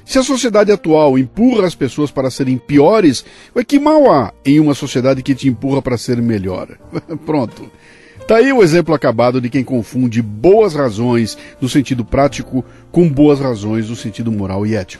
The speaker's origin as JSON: {"language": "Portuguese", "town": "Bauru", "region": "São Paulo", "country": "Brazil", "tie": "born or raised there", "said": "Eu vou pensar em Bauru, por exemplo, a minha cidade natal."}